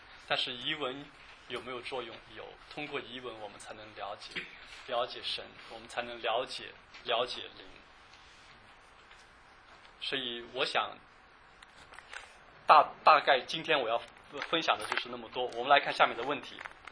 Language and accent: Chinese; China; 在座的我们都是中国人